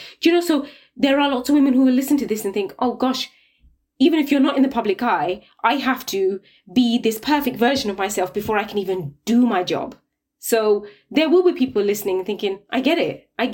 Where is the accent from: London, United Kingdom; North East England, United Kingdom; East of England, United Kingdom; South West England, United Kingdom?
East of England, United Kingdom; Luton; born there; Luton. I was born in Luton. Where do I go?